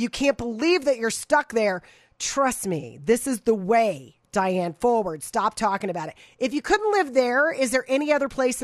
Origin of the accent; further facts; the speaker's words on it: Florida, United States; now in Colorado, United States; I'm from Florida. And everybody when I was a kid found out how beautiful Florida was and they all moved there and ruined it. And then I moved to Colorado